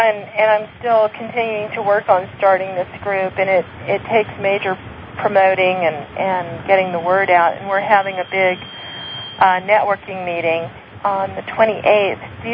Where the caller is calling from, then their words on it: Tucson, Arizona, United States; I'm calling from Tucson.